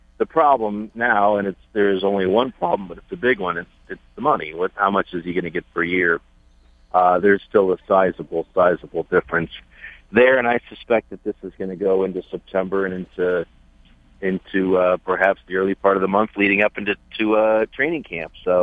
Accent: Midwest, United States; I'm from the Midwest and most of across the swath across America, tea is just tea without sugar.

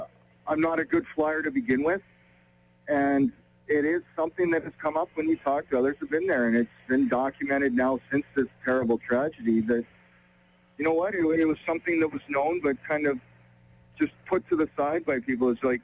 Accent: Mequon, Wisconsin, United States; to bring it to my hometown of Mequa, you know, my family, to share that special moment with them.

